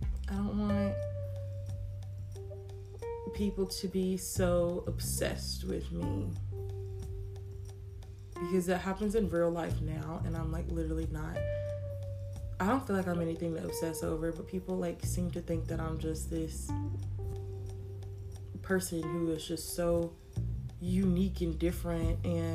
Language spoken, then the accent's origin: English; United States; living in the place I live in, the country I live in, it is so, obviously I'm American.